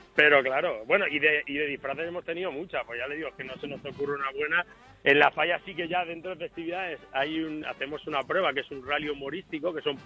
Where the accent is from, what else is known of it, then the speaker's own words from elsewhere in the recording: Valencian Community, Spain; yo soy fallero, somos valencianos, soy valenciano, somos falleros...